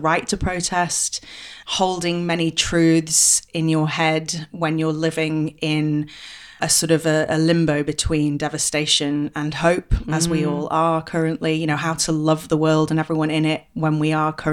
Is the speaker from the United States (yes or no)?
no; Sheffield, Yorkshire and the Humber, United Kingdom; also born or lived in Manchester / London; like I was born in Sheffield in the UK, and I grew up there, and I studied in Manchester and then again in London, and I was an actor in London for a long time.